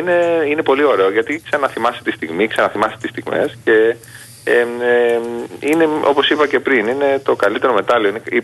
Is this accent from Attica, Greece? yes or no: no; Corfu, Ionian Islands, Greece; πήγα και στην ιδιαίτερη πατρίδα μου, την Κέρκυρα